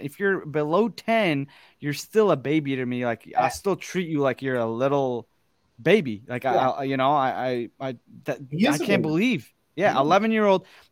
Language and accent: English; Michigan, United States; Let's talk about Michigan, right? We're two dudes from Michigan.